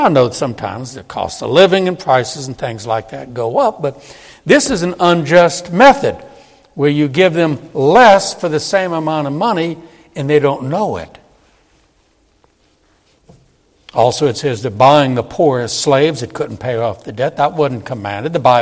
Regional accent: New Orleans, Louisiana, United States; I grew up in New Orleans. They had something down there, I don't know about up here, but it was called Blue Laws.

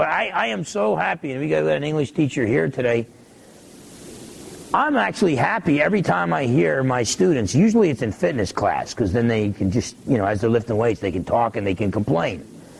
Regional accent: New Jersey, United States; I grew up in New Jersey.

